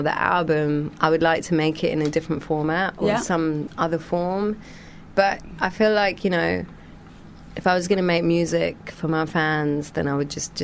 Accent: England, United Kingdom; also born or lived in Sri Lanka; now in United States; I've lived in America. I've come from England. I come from Sri Lanka too, where I spent 10 years of my life. I lived through a revolution.

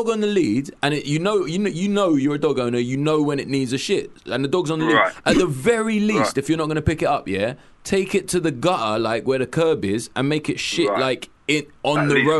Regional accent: London, United Kingdom; I can't think of anything that makes me angrier as a Londoner.

